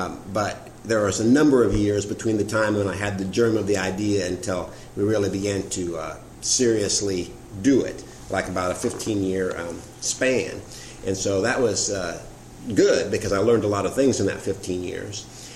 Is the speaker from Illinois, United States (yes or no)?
no; Macon, Georgia, United States; When I was growing up, it was the movie theater. It's where we came to see movies.